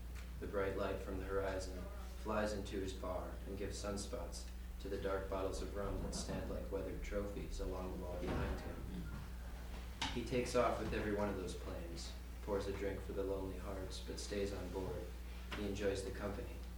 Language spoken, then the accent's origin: English; Minneapolis, Minnesota, United States; I work in the kitchen. I'm from Minneapolis and I'm here with my mom right now.